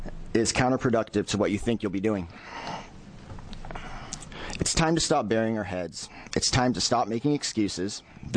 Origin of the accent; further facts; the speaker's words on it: Roseburg, Oregon, United States; I'm from Roseburg.